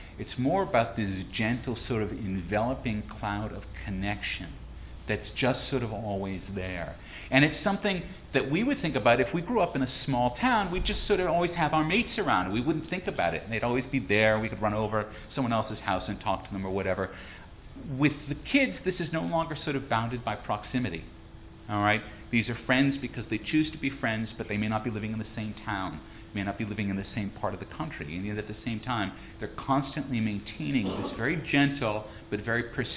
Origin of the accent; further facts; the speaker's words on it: United States; So when I grew up in the United States, there were three commercial broadcasting networks